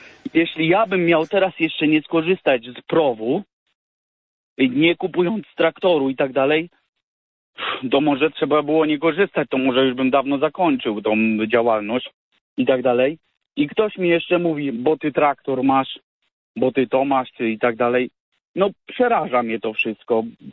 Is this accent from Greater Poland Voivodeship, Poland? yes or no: no; Masovian Voivodeship, Poland; pochodzę z Mazowsza, mam 38 lat